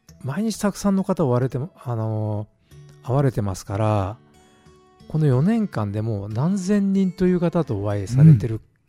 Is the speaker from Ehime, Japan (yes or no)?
yes; Ehime, Japan; 私愛媛の出身なんで愛媛の人と会えるのがすごく楽しみだったんですけど